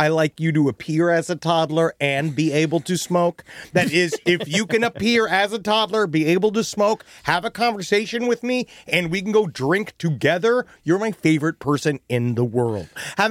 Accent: Los Angeles, California, United States; I'm from Los Angeles.

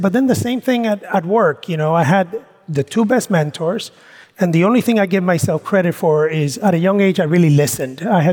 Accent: Mayagüez, Puerto Rico; one that was really close to my hometown of Mayagüez

